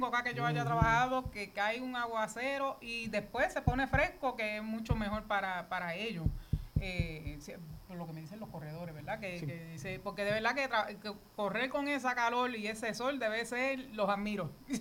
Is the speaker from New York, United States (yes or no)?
no; Florida, United States; Mira, yo soy de Florida, pero me gustaría correr la virtual.